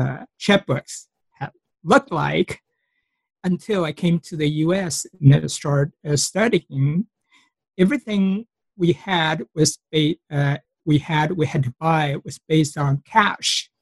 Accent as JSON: {"language": "English", "country": "Taiwan", "moved": "yes", "lives_now": "United States", "said": "I came from Taiwan, and that time I still remember we were very, very poor."}